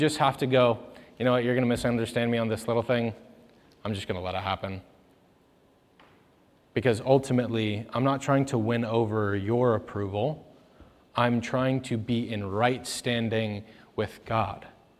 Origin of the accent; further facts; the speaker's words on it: United States; I'm American. I love New Zealand, but I'm American.